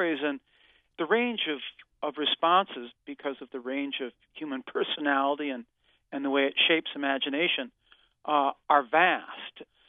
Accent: Michigan, United States; But yes, I grew up in Michigan, and my high school had a very high academic standard

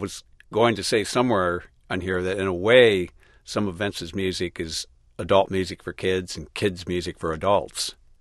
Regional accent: Montana, United States; And I grew up in Montana, so the seasons permeate everything I do musically and otherwise.

